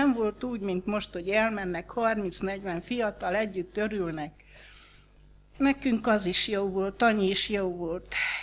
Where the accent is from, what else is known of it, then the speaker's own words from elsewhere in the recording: Sarmaság, Sălaj, Romania; mikor mi otthon, Sarmaságon laktunk, nem volt nagy fiatalság, ketten voltunk, a húgom is már oda nőtt